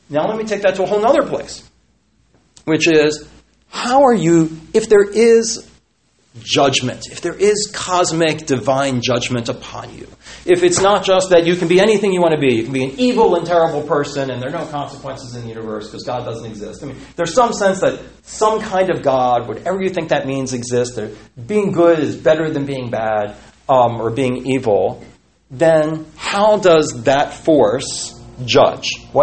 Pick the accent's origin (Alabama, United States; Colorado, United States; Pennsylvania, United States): Pennsylvania, United States; Philadelphia; Where I grew up in Philadelphia, everything was closed on Sunday. We have blue laws.